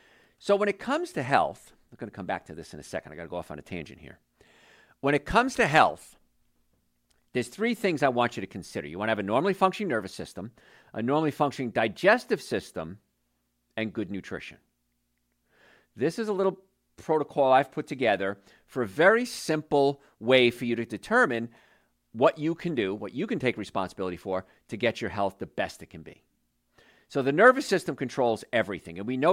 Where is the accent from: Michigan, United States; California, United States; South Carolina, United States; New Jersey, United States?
New Jersey, United States; And I grew up in New Jersey. I grew up in a place called the Cancer Belt. Isn't that a fun place to live?